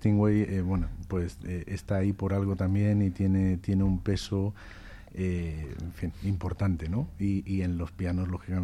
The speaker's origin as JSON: {"language": "Spanish", "town": "Barcelona", "region": "Catalonia", "country": "Spain", "said": "Yo soy de Barcelona."}